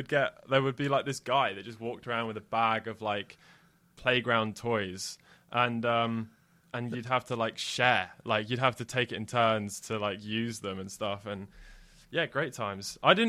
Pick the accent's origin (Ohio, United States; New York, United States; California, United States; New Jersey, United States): New Jersey, United States; Like I grew up at the skate park and I grew up in Jersey, so I spent a lot of time surfing and on the sand dunes running around